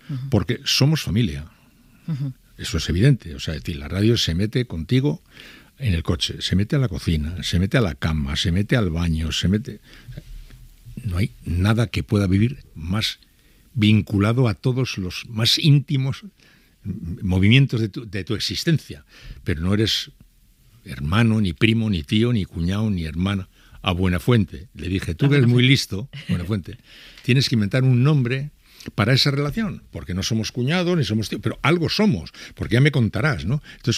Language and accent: Spanish; San Sebastián, Basque Country, Spain; como una pieza más del puzzle de nuestra condición de donostiarras, ¿no?